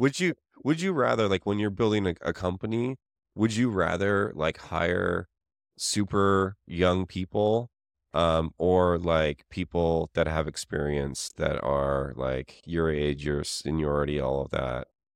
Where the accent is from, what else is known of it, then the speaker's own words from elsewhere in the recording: Canada; So I grew up in Canada and it was not like that at all.